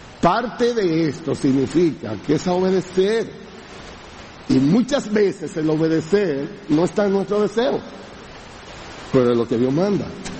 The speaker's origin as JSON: {"language": "Spanish", "country": "Dominican Republic", "said": "como somos todos los dominicanos"}